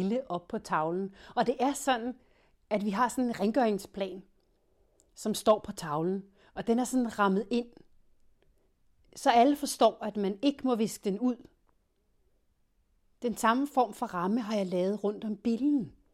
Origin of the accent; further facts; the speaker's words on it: Copenhagen, Capital Region of Denmark, Denmark; accent: Copenhagen; now in Fredericia, Denmark; De andre, de driller mig med, at jeg taler københavnsk.